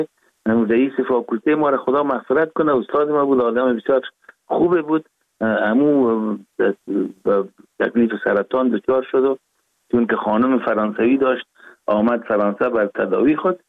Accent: Kabul, Afghanistan; born there; ما 4 دی 1316 در نوابات دی افغانان کابل تولد شدیم

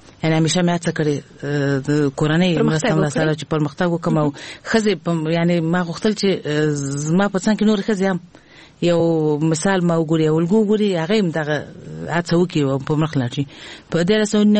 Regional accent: Kabul, Afghanistan; زه په خپل هیواد کې لوی شوی ما ابتدایي ښوونځی ما د کابل په ښار کې چې موږ د کابل ښار نه یو یعنی د ولایت وایم خو دلته زه لوی شوی ما د کابل په ښار کې

